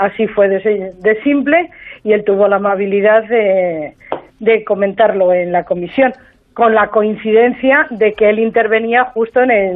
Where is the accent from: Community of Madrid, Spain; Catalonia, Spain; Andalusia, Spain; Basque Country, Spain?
Community of Madrid, Spain; Madrid; Yo soy de Madrid y, bueno, pues parece que todo el mundo tiene que hablar como tú